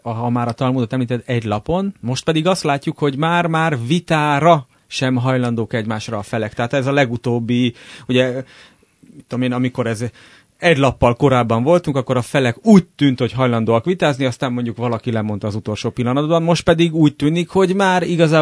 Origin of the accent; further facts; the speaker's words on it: Israel; Hungarian is a second language; én a másik sapkámat felvéve, mint izraeli